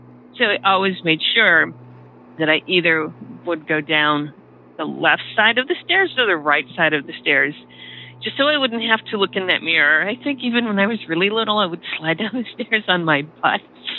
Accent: Ohio, United States; now in Massachusetts, United States; I live in Massachusetts. I grew up in Ohio, though, and I have lots of stories from both places.

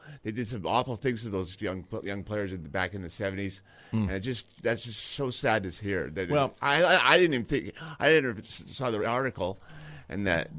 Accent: Calgary, Alberta, Canada; I went back home to Calgary for the weekend just because I was from Calgary and I lived in, and I played in Edmonton, and then I played in Portland, Oregon

